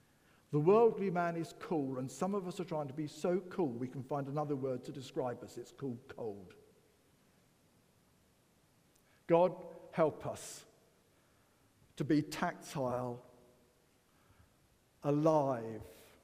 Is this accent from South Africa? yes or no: no; England, United Kingdom; Because I was brought up in England.